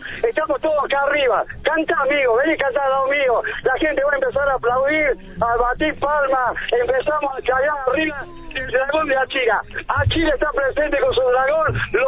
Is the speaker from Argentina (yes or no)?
no; Russia; Spanish is a second language; Soy de Rusia.